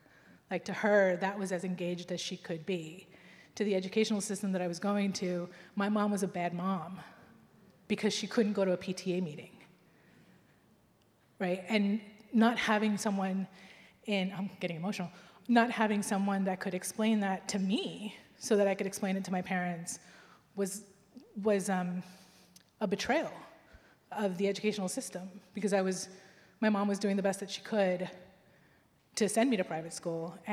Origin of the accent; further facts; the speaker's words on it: United States; But at the same time, I grew up in America where, you know, you go to prom, you go to college.